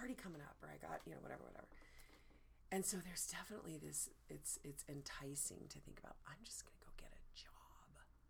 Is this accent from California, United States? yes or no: yes; California, United States; So I grew up in Monterey Bay Area in California.